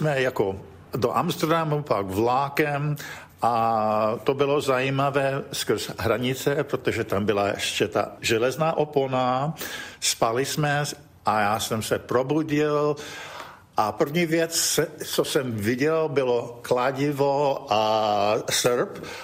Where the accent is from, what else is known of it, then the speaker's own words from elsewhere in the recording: Texas, United States; Czech is a second language; Já jsem z Texasu a bydlím na farmě v Moravě v Texasu.